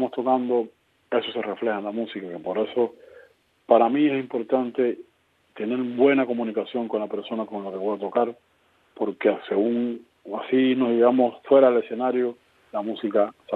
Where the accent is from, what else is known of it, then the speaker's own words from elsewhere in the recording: Cuba; Pero nunca, nunca en mi música vas a sentir que yo he olvidado que soy cubano.